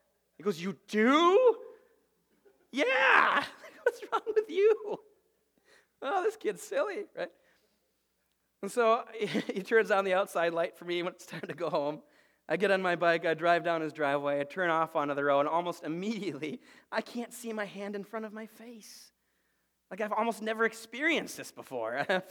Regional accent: Blaine, Minnesota, United States; I grew up in Blaine, and I grew up in the mobile home court off of Highway 65 over by where Gasoline Alley used to be.

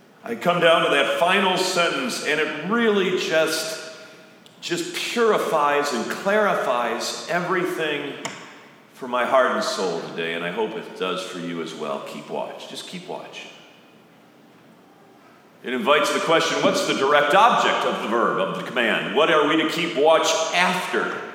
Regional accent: Illinois, United States; we have a lot of nostalgic memories of growing up on the Northern Illinois Prairie, where only a few weeks ago I went back for the Corn Festival with my own children.

